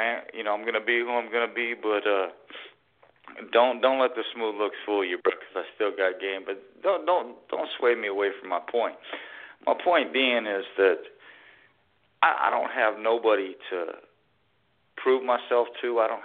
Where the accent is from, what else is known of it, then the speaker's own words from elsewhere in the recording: United States; first and foremost, I'm American Indian, bro.